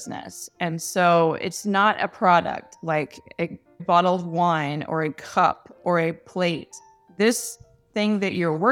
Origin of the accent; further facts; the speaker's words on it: Charlotte, North Carolina, United States; moved away as an adult; also born or lived in Columbia, South Carolina; So I'm originally from the Charlotte, North Carolina area.